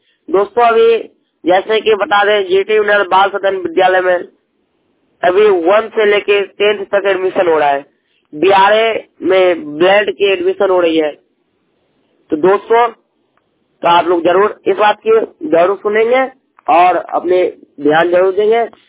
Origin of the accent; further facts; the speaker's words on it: Madhubani, Bihar, India; now in New Delhi, India; मैं न्यू दिल्ली से हूँ। मैं रहने वाला बिहार मधुबनी की हूँ दोस्तों।